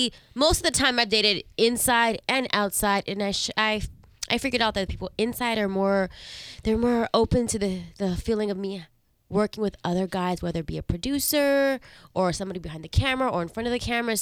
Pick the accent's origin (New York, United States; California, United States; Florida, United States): New York, United States; New York City; I was born and raised in New York City.